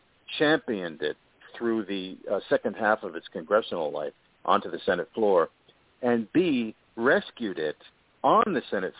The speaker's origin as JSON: {"language": "English", "country": "United States", "said": "it completely stunned me and moved me as an American."}